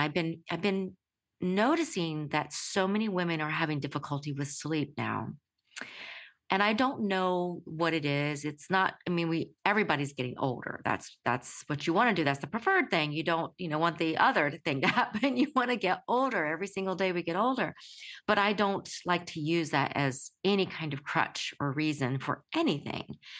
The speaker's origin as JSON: {"language": "English", "region": "North Carolina", "country": "United States", "tie": "born or raised there", "lives_now": "Santa Monica, United States", "said": "I'm from North Carolina. And even though I live in Santa Monica, I live in California, North Carolina is just still very much my home."}